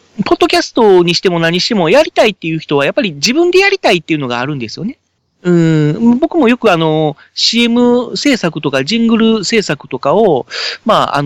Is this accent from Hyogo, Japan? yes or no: yes; Kobe, Hyogo, Japan; やっぱり地元が神戸市なので、神戸でローカルヒーローを作りたいなーっていうのは思ってたんですけども